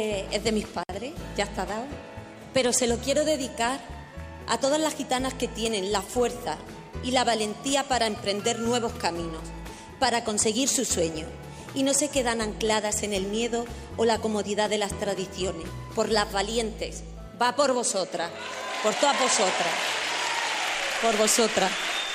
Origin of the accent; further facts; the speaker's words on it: Granada, Andalusia, Spain; Yo soy gitana, soy actriz, soy de Granada, de la calle Elvira.